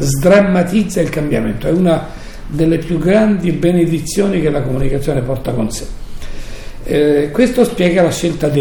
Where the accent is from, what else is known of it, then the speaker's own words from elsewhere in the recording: Abruzzo, Italy; Un titolo che tra l'altro è stato già utilizzato in passato anche da me, da abruzzese.